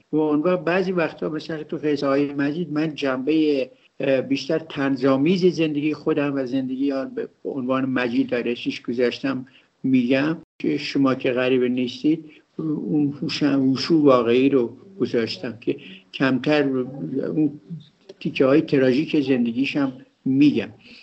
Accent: Iran; از این بابت که ما برحال ایرانی هستیم

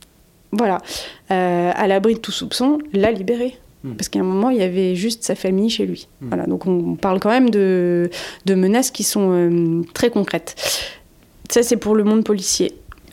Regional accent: France; surtout chez nous, en France, aujourd'hui.

